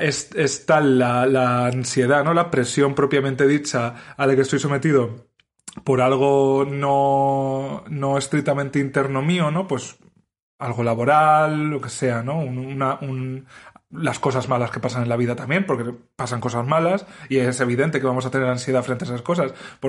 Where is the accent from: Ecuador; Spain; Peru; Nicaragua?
Spain; quiénes somos los españoles